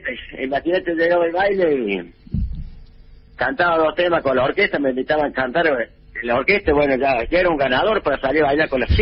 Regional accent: Córdoba, Argentina; born there; yo soy nacido en la zona rural, a 40 kilómetros de Montecristo.

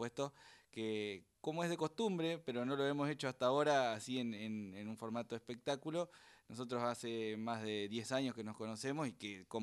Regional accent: Concepción del Uruguay, Entre Ríos, Argentina; Y yo soy de Concepción del Uruguay, departamento Uruguay.

